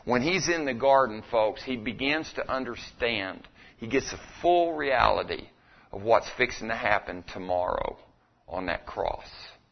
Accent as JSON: {"language": "English", "town": "Artesia", "region": "New Mexico", "country": "United States", "said": "Again, I'm from Artesia. We like stuff like that over there."}